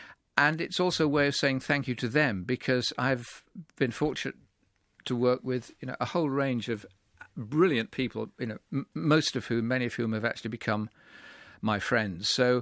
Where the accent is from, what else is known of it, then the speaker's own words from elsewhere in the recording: United Kingdom; my soldiers, you know, being a Brit, had been responsible